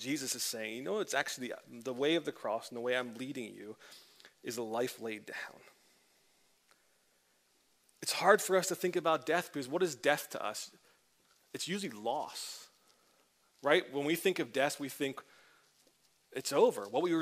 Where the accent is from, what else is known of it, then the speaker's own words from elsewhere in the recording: England, United Kingdom; My grandparents, from my English side, oh, I'm English.